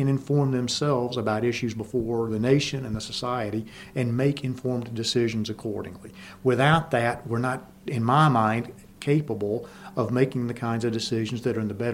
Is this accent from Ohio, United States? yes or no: no; Muscle Shoals, Alabama, United States; Originally, Muscle Shoals, Alabama is my hometown.